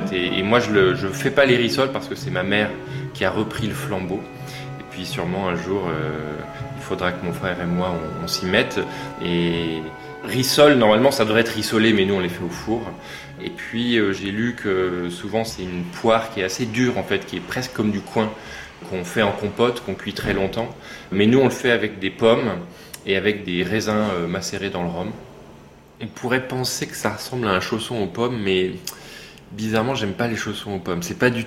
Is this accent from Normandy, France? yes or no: no; Auvergne-Rhône-Alpes, France; moved away; j'ai assez peu connue parce que je suis devenu danseur, je suis parti, j'ai quitté la Savoie.